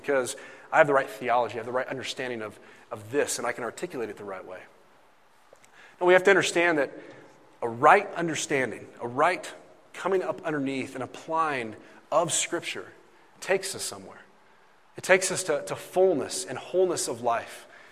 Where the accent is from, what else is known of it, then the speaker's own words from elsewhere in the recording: Indiana, United States; There's a Christian bookstore growing up in Indiana called Berean Bookstore.